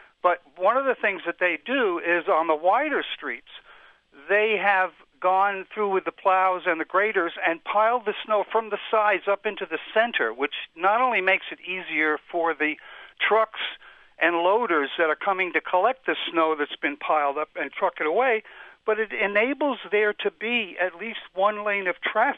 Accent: Manhattan, New York, United States; also born or lived in Vermont; now in Wasilla, United States; I grew up in Manhattan, and I know that they do get heavy snows from time to time in New York City.

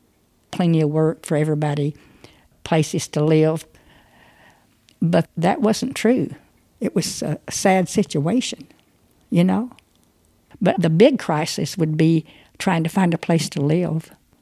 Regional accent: Arkansas, United States; I grew up in Arkansas. We live way out in the country, and my whole family were cotton pickers.

